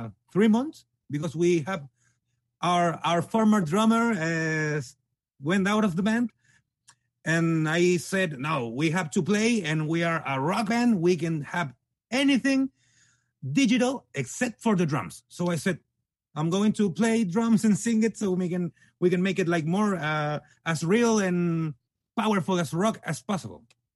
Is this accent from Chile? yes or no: yes; Chile; from Chile.